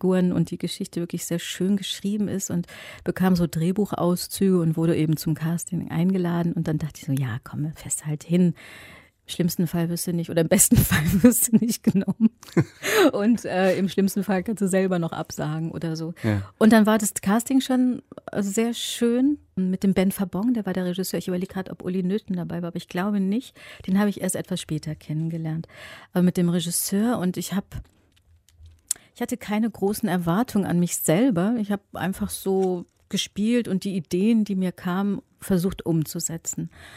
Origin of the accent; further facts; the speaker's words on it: Remscheid, North Rhine-Westphalia, Germany; Also ich bin ja in Remscheid aufgewachsen, Nordrhein-Westfalen